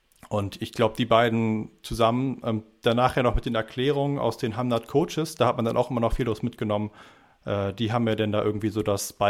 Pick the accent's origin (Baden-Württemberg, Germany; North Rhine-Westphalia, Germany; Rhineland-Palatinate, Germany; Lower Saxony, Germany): Lower Saxony, Germany; Denn hat man ja als Niedersachse dieses Jahr auch noch ein bisschen besseren Bonus mit dem Abitur